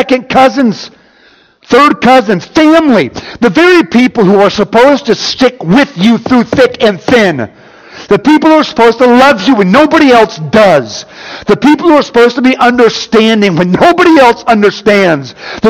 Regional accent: United States; who hates me because of the fact that I'm American

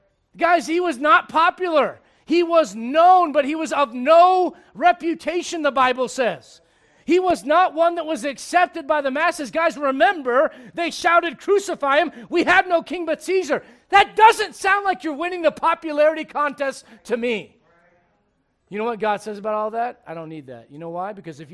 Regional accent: United States; I'm an American, first off.

